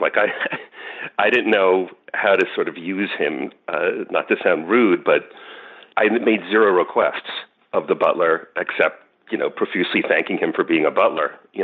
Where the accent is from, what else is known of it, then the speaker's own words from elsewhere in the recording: New York, United States; and I'm from New York where there's a lot of good chop houses.